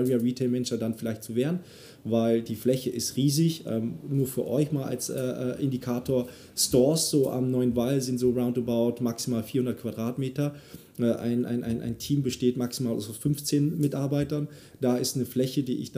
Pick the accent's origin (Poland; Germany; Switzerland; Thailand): Thailand; das sind die Thais, meine Heimat, also die, nein, Landsleute